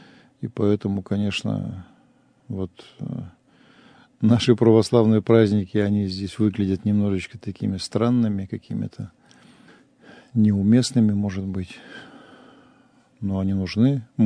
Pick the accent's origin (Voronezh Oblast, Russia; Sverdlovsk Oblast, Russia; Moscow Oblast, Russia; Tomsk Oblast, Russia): Sverdlovsk Oblast, Russia; Yekaterinburg; Я коренной уралец, иду по своему городу.